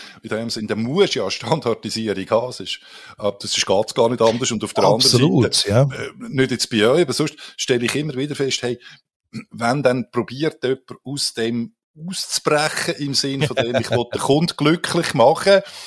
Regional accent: Switzerland; Wir sind ja Schweizer.

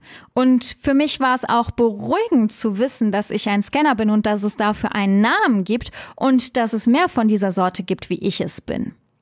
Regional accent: Trier, Rhineland-Palatinate, Germany; habe meine Heimatstadt Trier so geliebt

